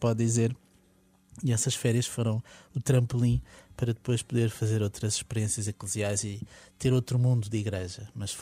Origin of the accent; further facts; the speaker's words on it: Alcochete, Setúbal, Portugal; eu acabava por passar por Alcochete, pela minha terra natal, até porque parte da minha família lá se encontrava.